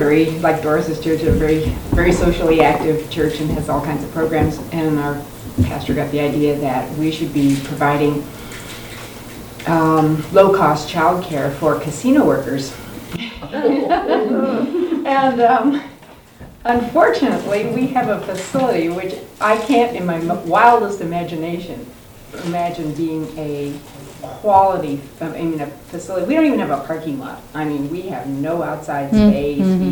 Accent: Reno, Nevada, United States; from Reno, Nevada, and my background is child development and childhood education

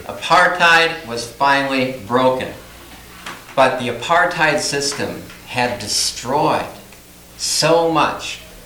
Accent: Minneapolis, Minnesota, United States; Whenever I tell people I'm from Minneapolis, the usual response is, it's a really nice city.

